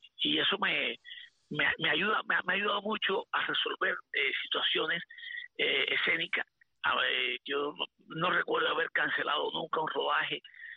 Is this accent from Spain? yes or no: no; Camagüey, Cuba; moved away as an adult; also born or lived in Havana; Y luego de estar años ahí en mi pueblo haciendo teatro y escribiendo, pues en el año 1988 fui para La Habana para tratar de la televisión cubana. Ahí viví, dormí en casa de amistad, en casa de un tío, pero también en la funeraria